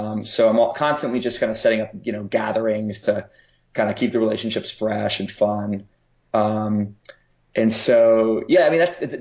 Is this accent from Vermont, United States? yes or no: yes; Vermont, United States; Like I'll never forget, I'm from Vermont originally